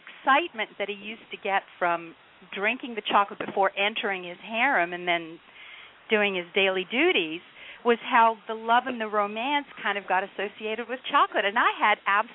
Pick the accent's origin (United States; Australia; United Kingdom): Australia; Growing up in Australia, Cadbury was our chocolate